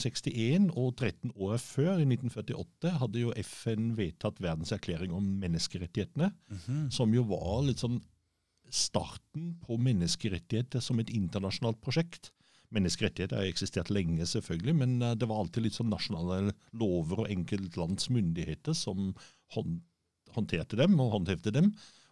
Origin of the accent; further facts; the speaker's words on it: Austria; Norwegian is a second language; moved away as an adult; now in Norway; Jeg kommer fra Østerrike.